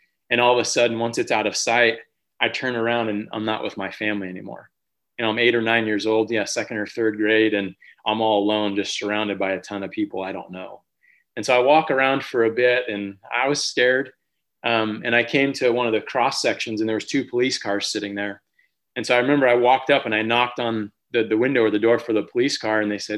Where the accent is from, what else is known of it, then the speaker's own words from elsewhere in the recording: Milford, Connecticut, United States; we went downtown one year in my hometown of Milford, Connecticut, to what's called the Green.